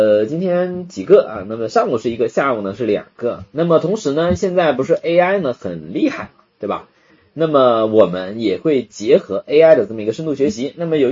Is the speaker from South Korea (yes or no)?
no; Jiangxi, China; 确实江西菜还是挺辣的，每个人的辣度不同吧，啊，我们那是纯纯的这个干辣啊，辣的头皮发麻那种。